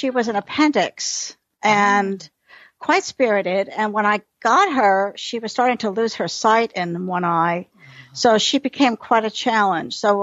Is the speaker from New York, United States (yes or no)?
yes; New York City, New York, United States; I'm a city girl. I grew up in New York City. I didn't know where milk came from.